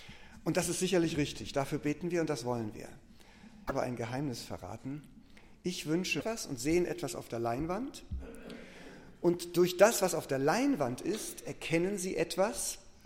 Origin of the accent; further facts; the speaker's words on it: Northern Germany, Germany; Ich komme aus Norddeutschland ursprünglich, da ist alles flach.